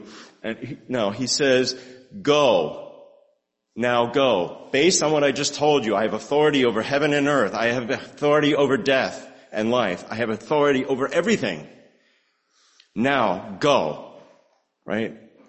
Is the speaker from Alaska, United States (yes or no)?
no; New Jersey, United States; And I grew up in New Jersey, and I can tell you that I'm sad about it